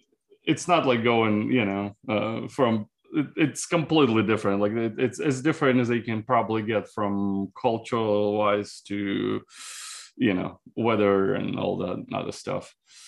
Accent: Siberia, Russia; now in United States; I mean, if you go there, you'll probably think it's a very desolate place, you know. But it's a small town, kind of stuck in post-Soviet times.

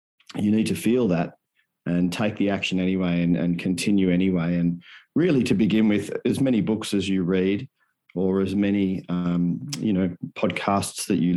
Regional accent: Australia; especially cultures that were very different to the one I grew up in Australia.

